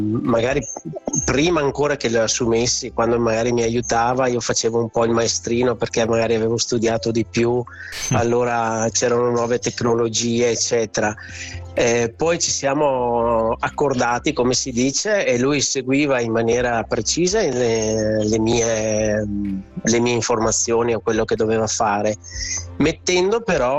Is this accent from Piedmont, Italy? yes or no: no; Salcedo, Veneto, Italy; now in Lugo di Vicenza, Italy; viviamo nel Vicentino, diciamo alla base della pedemontana veneta. Il mio paese di origine è Salcedo, mentre vivo da tanti anni a Lugo di Vicenza, a 2-3 chilometri dal paese dove sono nato.